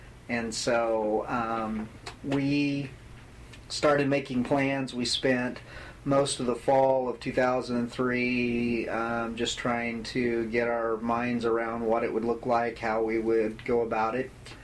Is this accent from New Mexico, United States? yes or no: yes; Albuquerque, New Mexico, United States; also born or lived in Abilene, Texas; now in Lawrence, United States; I grew up in Albuquerque, New Mexico, mainly, and did basically a seminary program in Abilene, Texas.